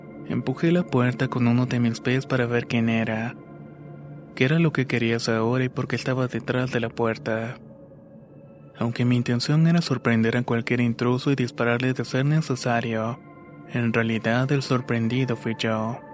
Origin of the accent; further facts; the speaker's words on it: Loja, Ecuador; Por mi edad, cuando era el año 2017, me alisté para prestar el servicio militar en mi país, Ecuador, específicamente en la ciudad de Loja.